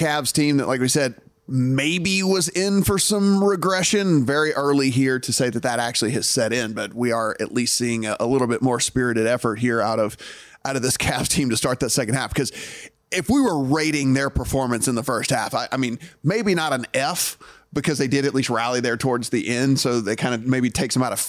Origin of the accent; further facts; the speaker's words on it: Shreveport, Louisiana, United States; Would I have made a bet on a horse strictly based off the fact that the owners are from my hometown? Yes, I would have, because I don't do the research that you guys do. If you'd have just let me know, hey, you know who owns it? This is family from Shreveport, Louisiana.